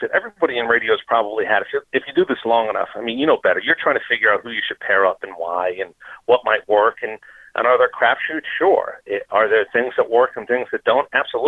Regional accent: New York, United States; also born or lived in New Jersey; now in Atlanta, United States; I don't root for the teams that I rooted for growing up in New York and New Jersey anymore.

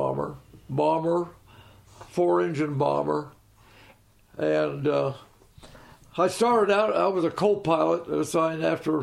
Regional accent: Pella, Iowa, United States; Yes. Yes. Born and raised in Pella.

